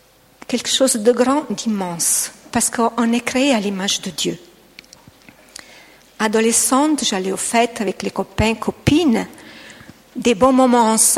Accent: Italy; accent: Italian; French is a second language; Vous excuserez mon français parce que j'ai un petit accent italien, même si ça fait 25 ans que j'ai habité un pays francophone, mais l'accent reste toujours.

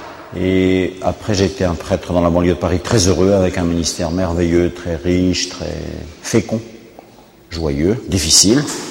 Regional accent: Morocco; born there; Je suis né au Maroc il y a 54 ans, d'une famille nombreuse.

